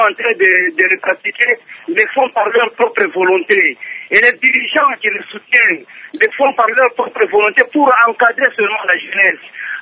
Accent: Kolwezi, Lualaba, DR Congo; comme ici chez nous à Kolwezi

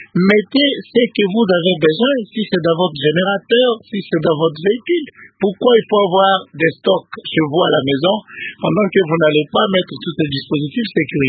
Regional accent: Kananga, Kasaï-Central, DR Congo; je suis de Kananga, je visite Kananga de temps en temps.

